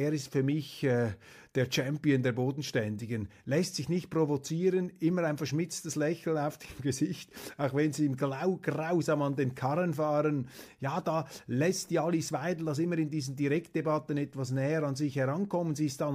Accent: Switzerland; ich sage das als Schweizer.

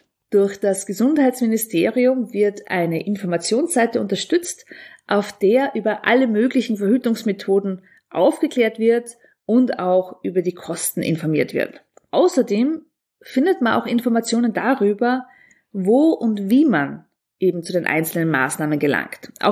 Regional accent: Austria; bei uns in Österreich

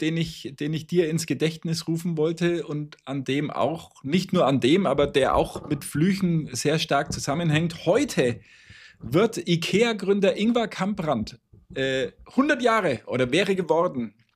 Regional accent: Hanover, Lower Saxony, Germany; Ich komme eigentlich aus Hannover und habe mir das mühsam angeeignet, um ein bisschen bodenständiger rüberzukommen. Ja. Ich spreche eigentlich nicht fränkisch.

